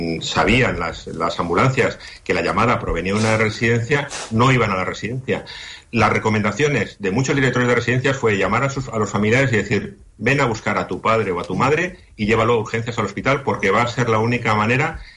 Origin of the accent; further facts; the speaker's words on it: Spain; como españoles que nos rige una constitución